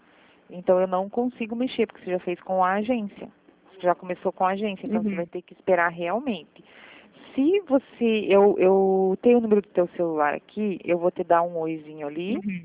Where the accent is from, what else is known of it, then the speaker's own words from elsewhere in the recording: Curitiba, Paraná, Brazil; Eu sou de Curitiba também